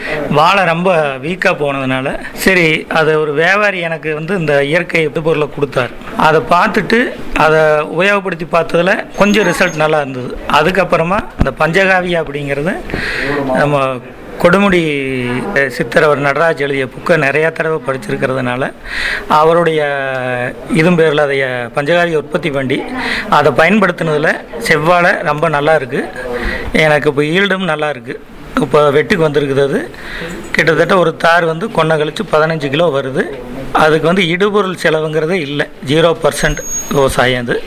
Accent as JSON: {"language": "Tamil", "town": "Kugalur", "region": "Tamil Nadu", "country": "India", "said": "நான் வந்து கூகலூர் கிராமத்தை சேர்ந்தவன். கோபி வட்டம்"}